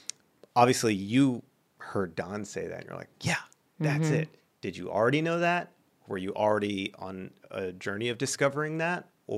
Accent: Dallas, Texas, United States; now in Houston, United States; I was raised to hate Houston. So I was raised in Dallas. So it was just bred into me that like Houston sucks.

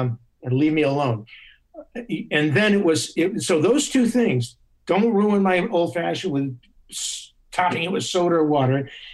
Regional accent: New York, United States; I'm a New Yorker.

